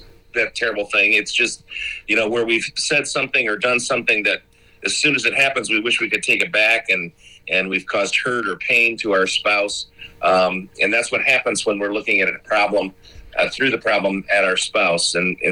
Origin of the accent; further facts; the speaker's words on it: Petoskey, Michigan, United States; and I grew up in Petoskey, Michigan, so Northern Michigan hick boy.